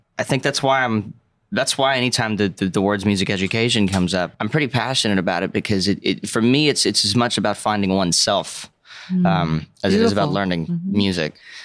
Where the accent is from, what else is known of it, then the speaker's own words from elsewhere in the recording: Breaux Bridge, Louisiana, United States; I grew up in Brobridge, Louisiana. So just outside of Lafayette.